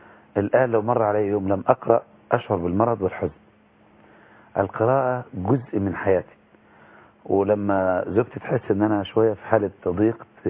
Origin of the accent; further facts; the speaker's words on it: El Ghouri, Monufia Governorate, Egypt; انا من قريه الغوري، مركز بركه السبع، محافظه المنوفيه، في يعني بين طنطا واسنا، يعني في يعني احنا في يعتبر في وسط المسافه تقريبا بين القاهره والاسكندريه.